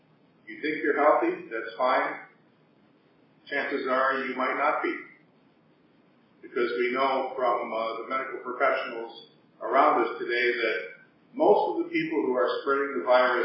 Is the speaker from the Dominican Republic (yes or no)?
no; United States; A lot of us don't like it because we're American.